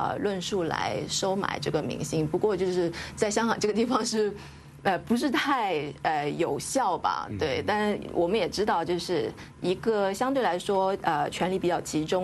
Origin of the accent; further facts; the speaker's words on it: China; 其实我自己也是在那个环境长大，